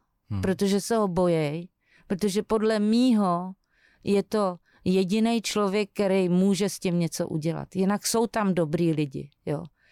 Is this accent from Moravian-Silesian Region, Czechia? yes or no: no; Turnov, Liberec Region, Czechia; born there; also born or lived in Prague; mě to nevadí, že jsem se narodila v Turnově. Turnov moc neznám, tu Prahu, tam jsem žila na okraji a uprostřed díl.